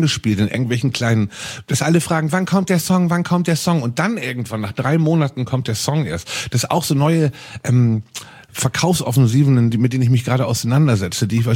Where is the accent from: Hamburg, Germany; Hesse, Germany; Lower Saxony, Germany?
Hamburg, Germany; gehen durchs Niendorfer Gehege, da wo ich aufgewachsen bin, zwischen Stelling und Niendorf liegt halt das Niendorfer Gehege